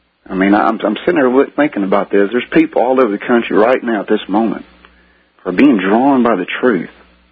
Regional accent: Mississippi, United States; I'm from Mississippi. Yes, country folks can survive by God's grace.

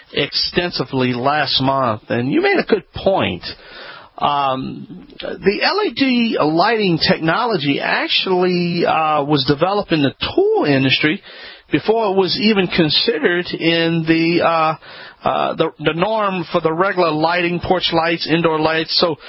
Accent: New Orleans, Louisiana, United States; You can recall last week I was on a short field trip in my hometown, New Orleans, Louisiana, at the Kitchen and Bath Expo.

